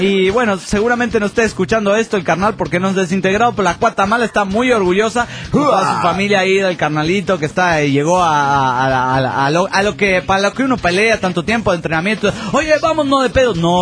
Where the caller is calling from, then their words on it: New York, United States; de New York.